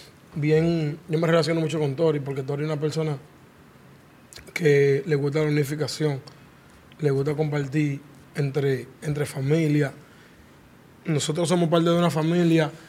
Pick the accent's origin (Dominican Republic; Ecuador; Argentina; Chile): Dominican Republic; Santo Domingo; now in New York, United States; Nosotros rapeamos de Nueva York. Y venimos de un país, emigramos a este país, emigramos de Santo Domingo.